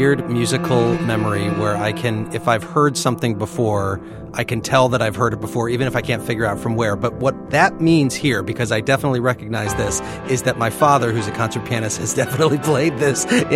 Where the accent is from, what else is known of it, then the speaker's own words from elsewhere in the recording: Urbana, Illinois, United States; in Urbana, Illinois, my hometown.